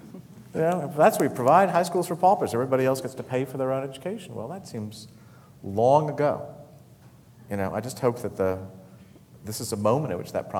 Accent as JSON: {"language": "English", "region": "California", "country": "United States", "said": "I come from California, which, if you don't know it, is trying to, you know, we're now 3 months and counting"}